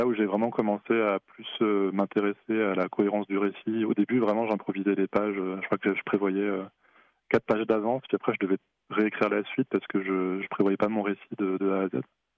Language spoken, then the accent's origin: French; France; je pense, en tant que français